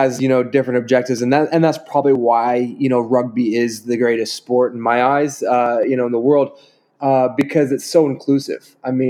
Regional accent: United States; playing rugby and being American and you know, comparable to sort of the USA sports

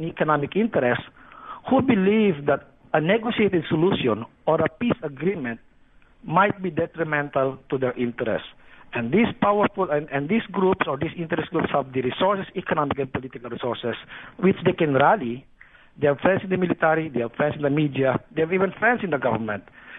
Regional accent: Manila, Metro Manila, Philippines; now in Mindanao, Philippines; I'm a full-blooded Moro. But I grew up in Manila, actually, so I can also understand the Christian or Filipino perspective. I practically grew up in Manila and studied and worked there for several years before finally coming back to Mindanao.

